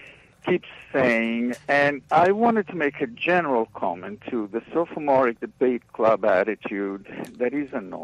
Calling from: New York City, New York, United States; New York City.

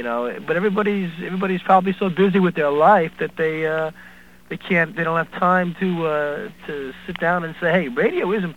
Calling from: Norwalk, Connecticut, United States; Connecticut, Norwalk.

